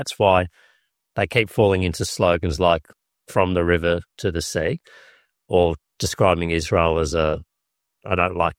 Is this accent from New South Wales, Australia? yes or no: yes; Sydney, New South Wales, Australia; it's obviously happening in Sydney, my hometown, and elsewhere in Australia